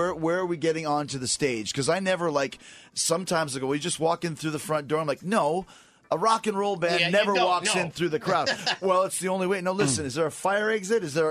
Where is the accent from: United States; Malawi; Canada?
Canada; Winnipeg, Manitoba; Like, dude, I'm from Winnipeg, Manitoba.